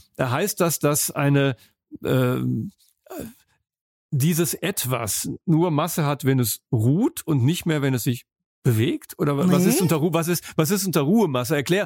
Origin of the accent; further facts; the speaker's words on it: Rhineland, Germany; born there; ich bin im Rheinland geboren